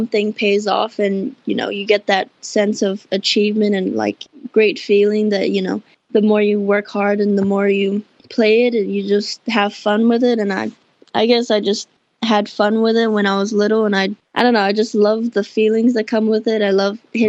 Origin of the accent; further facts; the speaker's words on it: Samoa; it gives me a lot of reassurance that even if I'm from Samoa, as long as I work hard and, like, you know, do what I need to do, the hard work will pay off eventually in the long run.